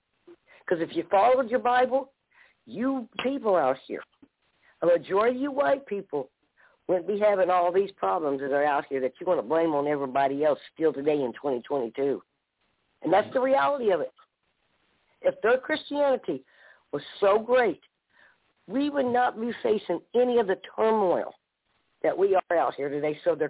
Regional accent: Oklahoma, United States; like I said, I grew up in Oklahoma.

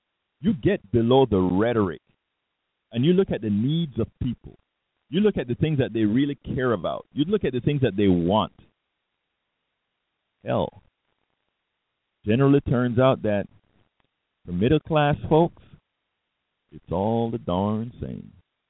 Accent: the South, United States; Hey, I'm a Southerner. I live in the South.

